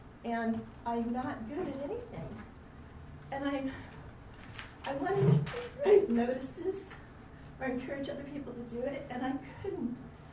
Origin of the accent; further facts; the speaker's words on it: California, United States; I'm Native Californian. I'm a Native American.